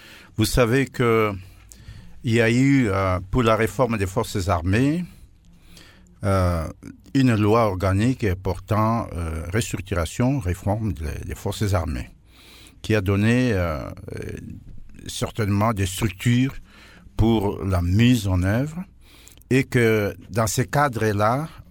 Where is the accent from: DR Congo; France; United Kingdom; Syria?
DR Congo; que ce soit chez nous, en République démocratique du Congo